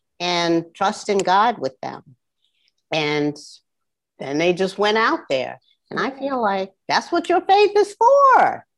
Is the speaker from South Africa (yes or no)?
yes; South Africa; now in United States; I'm from South Africa originally